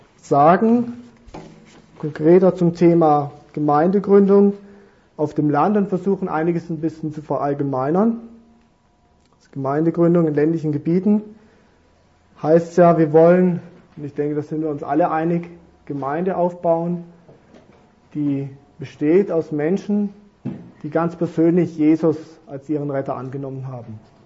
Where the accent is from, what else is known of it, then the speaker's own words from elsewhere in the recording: Maulburg, Baden-Württemberg, Germany; bin ich in zwei Orten jetzt eigentlich zu Hause. Einerseits mein Heimatort Maulburg, südlichen Schwarzwald. Das ist ein Ort, der sehr von der Landwirtschaft geprägt war.